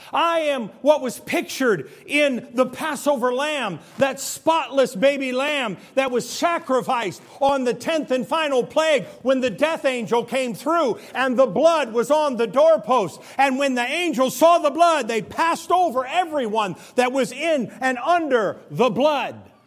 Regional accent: Spring Valley, Illinois, United States; born there; I was born February 1st, 1967 to … I was born in Spring Valley, Illinois.

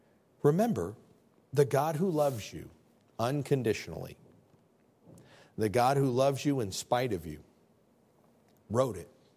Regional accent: United States; born there; Even better than that, I was born in America. I'm a Bears fan.

